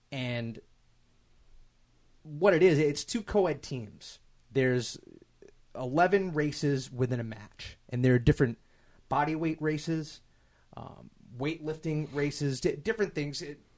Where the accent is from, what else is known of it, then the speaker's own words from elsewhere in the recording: Northeast, United States; Growing up in the Northeast, nobody cares.